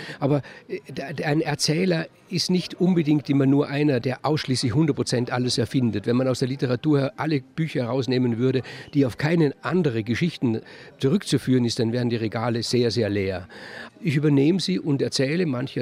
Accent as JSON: {"language": "German", "town": "Bregenz", "region": "Vorarlberg", "country": "Austria", "tie": "born or raised there", "said": "Ich habe in meiner Kindheit in Bregenz, gibt es eine Kapelle"}